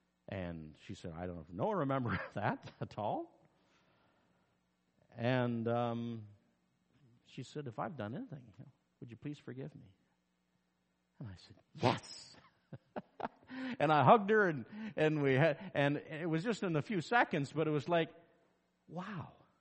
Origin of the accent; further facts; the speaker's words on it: New Brunswick, Canada; moved away; I've been here 22 years since I came from New Brunswick to here.